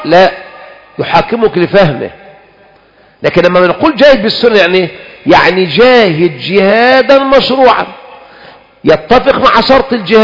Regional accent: Egypt; جميع المشايخ المشهورين عندنا في مصر أكثر من 3/4 رأى جواز الخروج على الحاكم الظالم

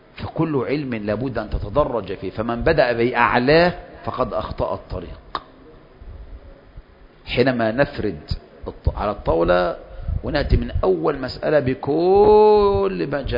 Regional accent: Egypt; اثنان كتب ابن عبد الوهاب في العقيدة ما تصلح عندنا في مصر.

